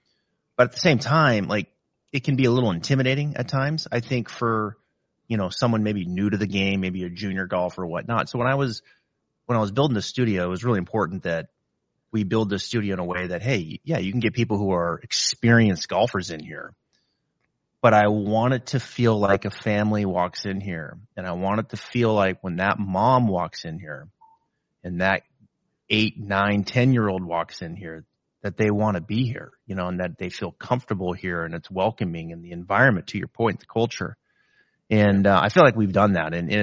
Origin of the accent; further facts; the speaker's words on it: Pacific Northwest, United States; So officially I've been in Florida for over half of my life, originally growing up in the Pacific Northwest